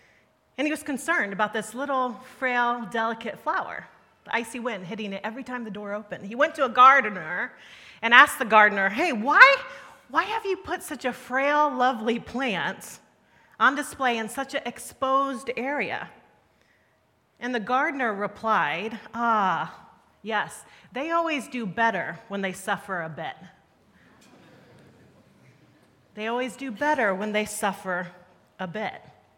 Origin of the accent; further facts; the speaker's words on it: United States; So, those who know me and those who are hearing me know I'm American. I don't hide that well. I grew up in the States